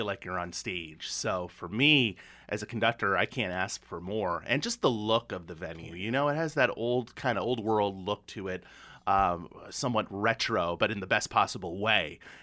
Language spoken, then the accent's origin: English; Manhasset, New York, United States; So I grew up in a town called Manhasset. It's in New York on Long Island.